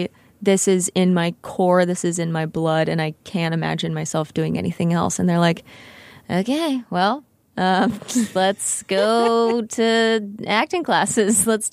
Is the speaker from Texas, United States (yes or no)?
yes; Texas, United States; I grew up in Texas, and I started doing acting classes when I was 9 after begging my parents.